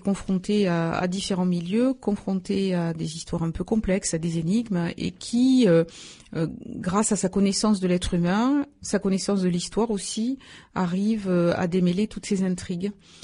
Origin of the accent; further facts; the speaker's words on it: Toulouse, Occitanie, France; born there; Et quant à moi, je suis née à Toulouse, d'une mère qui appartient vraiment à une vieille famille toulousaine. Donc je suis très très attachée à ma ville.